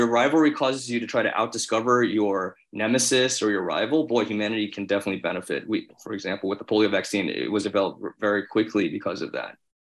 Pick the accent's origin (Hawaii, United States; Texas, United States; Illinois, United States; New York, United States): Illinois, United States; Springfield; So I grew up in Springfield, Illinois